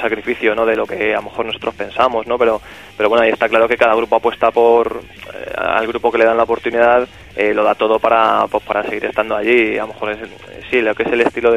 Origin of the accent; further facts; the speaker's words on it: Madrid, Community of Madrid, Spain; Nosotros somos de Madrid, entonces cuando aquí en Madrid